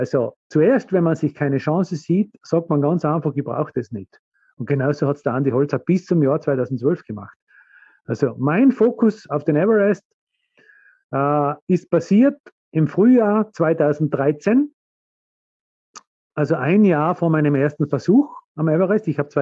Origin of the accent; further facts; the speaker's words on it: Tristach, Tyrol, Austria; Da habe ich bei einem Vortrag in meiner Heimat, wo ich ganz selten meine Vorträge halte, einen riesen Applaus gekriegt in meinem Heimatdorf, da in Tristach.